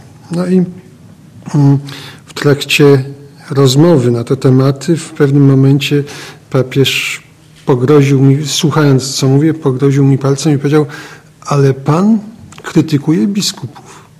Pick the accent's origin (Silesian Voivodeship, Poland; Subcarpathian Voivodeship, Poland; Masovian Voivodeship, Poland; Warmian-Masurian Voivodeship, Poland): Subcarpathian Voivodeship, Poland; tak jak ja gdzieś tam na tej głuchej podkarpackiej prowincji